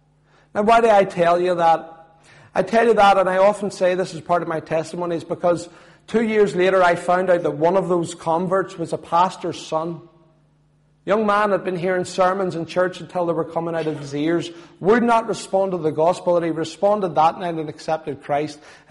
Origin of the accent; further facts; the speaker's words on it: Belfast, Northern Ireland, United Kingdom; And I says, I'm from East Belfast.